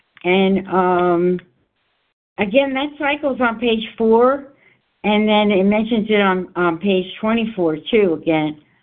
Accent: New Jersey, United States; I'm from New Jersey.

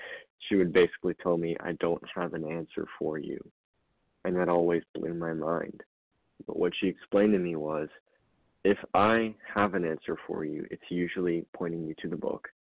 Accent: Louisville, Kentucky, United States; from Louisville, Kentucky.

